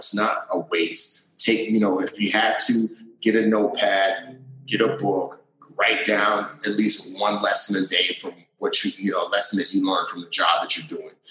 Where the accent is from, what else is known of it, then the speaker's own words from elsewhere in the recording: Bronx, New York, United States; growing up in the Bronx and, you know, working in the countries that I worked